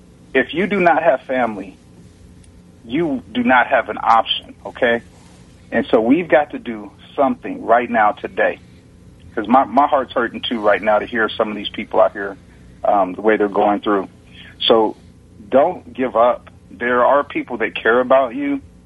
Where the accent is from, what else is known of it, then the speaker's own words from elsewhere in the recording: Gary, Indiana, United States; I come from Gary, Indiana, Indianapolis, Indiana area.